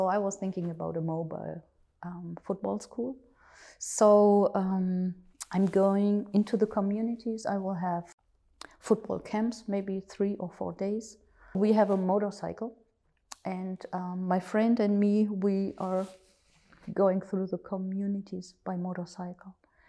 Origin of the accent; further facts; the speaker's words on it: Germany; I'm from Germany.